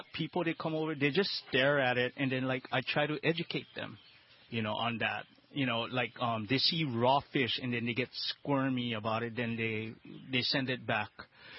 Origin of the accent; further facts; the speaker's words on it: Philippines; You know, my wife is Puerto Rican. You know, I'm Filipino.